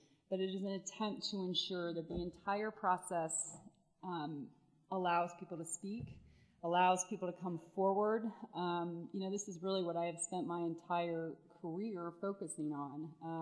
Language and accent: English; Denver, Colorado, United States; I grew up in Denver. I was bused in Denver. I was part of the desegregation case in Denver.